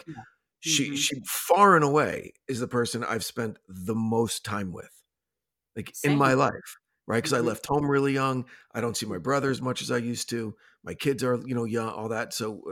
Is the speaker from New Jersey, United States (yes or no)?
yes; New Jersey, United States; now in Los Angeles, United States; I've lived here longer than I've lived in Jersey. But I also think that, the type of upbringing that you get in Jersey or the one that I got, that's who you are